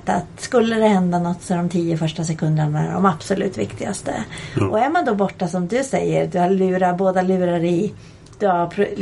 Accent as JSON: {"language": "Swedish", "town": "Täby", "region": "Stockholm County", "country": "Sweden", "tie": "born or raised there", "said": "I och med att jag är uppvuxen norr om Stockholm."}